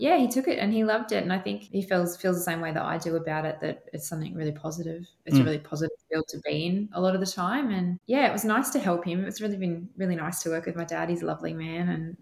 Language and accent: English; Sydney, New South Wales, Australia; now in Queensland, Australia; I grew up in Western Sydney with all the funnel webs